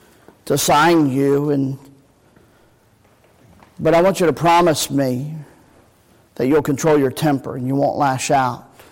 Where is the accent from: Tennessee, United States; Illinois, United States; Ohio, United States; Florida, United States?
Ohio, United States; Cincinnati; I don't say that because I'm from Cincinnati.